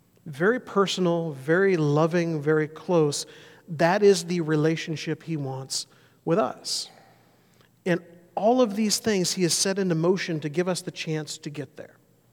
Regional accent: Mobile, Alabama, United States; I grew up in Mobile, Alabama. We were a 2.5-hour drive from New Orleans.

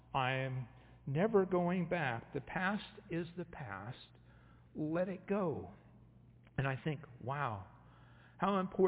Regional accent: Eugene, Oregon, United States; downtown Eugene, where I grew up here in Santa Clara area

